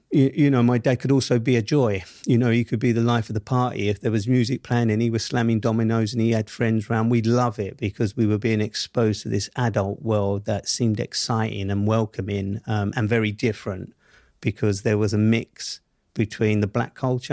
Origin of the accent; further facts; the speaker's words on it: London, United Kingdom; I grew up in Southeast London, Camberwell to be precise, just at the bottom of Cold Arbor Lane, which is the kind of junction between Brixton and Camberwell before you get to Peckham.